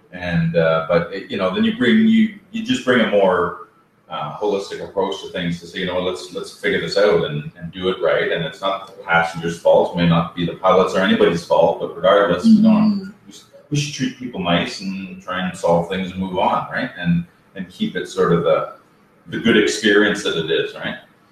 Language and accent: English; Cambridge, Ontario, Canada; It's not because I'm from Cambridge that I don't really hear it.